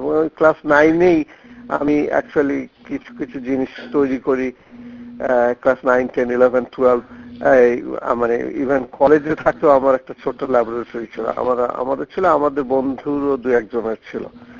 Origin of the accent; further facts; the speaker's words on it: Kushtia, Khulna Division, Bangladesh; moved away as an adult; also born or lived in Dhaka; now in United States; আমি আমেরিকায় আসি 1978 সালে। আমি আমার বাড়ি কুষ্টিয়া, কুষ্টিয়া কলেজ থেকে লেখাপড়া করে 70-তে আমি ঢাকা বিশ্ববিদ্যালয়ে আসি পড়তে কেমিস্ট্রি।